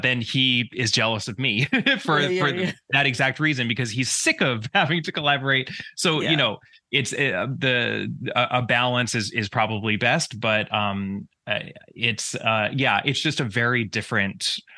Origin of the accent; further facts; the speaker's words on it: New York, United States; So I grew up in the suburbs of New York. In the States, we call it the tri-state area.